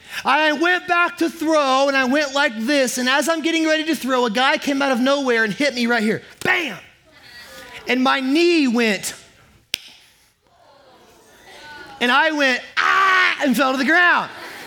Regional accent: Indiana, United States; So when I was growing up, I grew up in Indiana, and Indiana is a state where we play a lot of basketball.

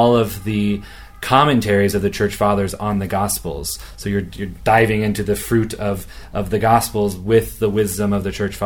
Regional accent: Nebraska, United States; now in Rome, Italy; I grew up in Nebraska. My family is all in Nebraska. I'm the youngest of four children.

